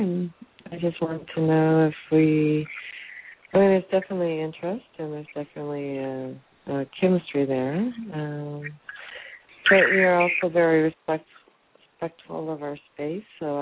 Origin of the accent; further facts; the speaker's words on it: California, United States; I'm from California.